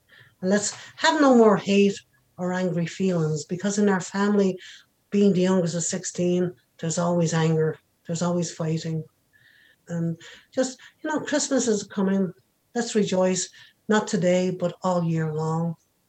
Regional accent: Ireland; growing up in Ireland, we had no television. I hate to age myself, but growing up in Ireland, we had no television.

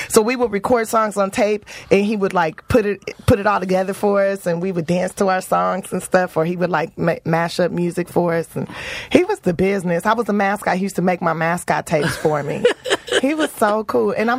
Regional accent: Los Angeles, California, United States; I grew up in South Central Los Angeles on 54th and Western.

